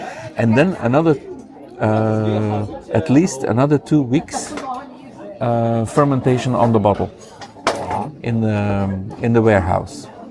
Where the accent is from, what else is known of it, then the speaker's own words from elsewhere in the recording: Flanders, Belgium; English is a second language; I come from a region where cool ships are very common. I come from the region from the Geuze and the Lambic